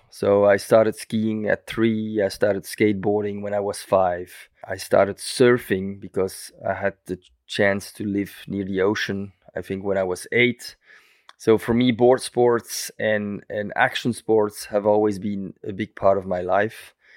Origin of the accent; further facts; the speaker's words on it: Belgium; and I'm from Belgium.